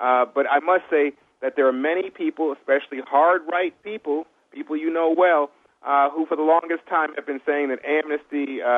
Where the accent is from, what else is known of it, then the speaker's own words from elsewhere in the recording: United States; I got to tell you, as an American